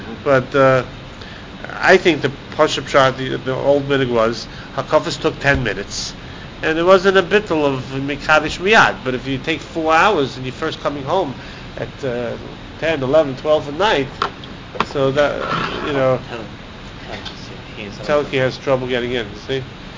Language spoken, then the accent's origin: English; Flatbush, New York, United States; I grew up in Flappish, where you, near where your son lives.